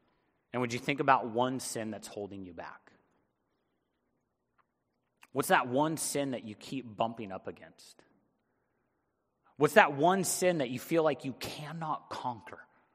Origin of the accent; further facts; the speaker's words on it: Big Bear, California, United States; I grew up in Big Bear and I was snowboarding with my son.